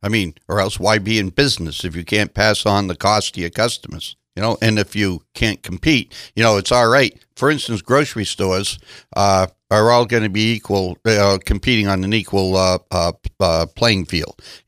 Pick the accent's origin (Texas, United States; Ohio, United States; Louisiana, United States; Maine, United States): Maine, United States; Jay; when I grew up in Jay, the Chisholm Mill closed because of the volatility of the price of oil.